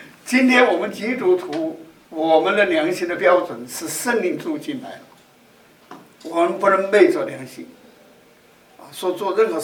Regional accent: China; 我们中国人的遗传还有很多

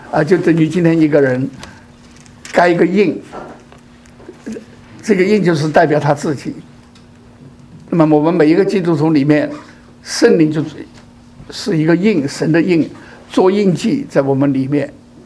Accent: Chongqing, China; 我是四川人，我的家呢是在重庆，不在天津。那么我在天津读大学

